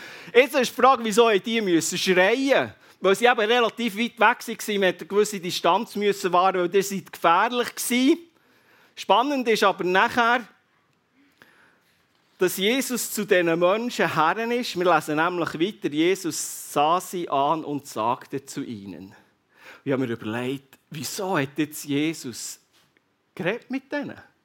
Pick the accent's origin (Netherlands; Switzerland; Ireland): Switzerland; gerade als Schweizer